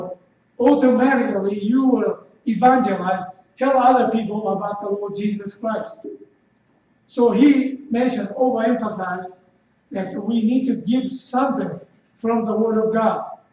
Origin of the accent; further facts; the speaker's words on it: Japan; accent: southern Japanese; English is a second language; And I hope you understand my southern Japanese accent in English.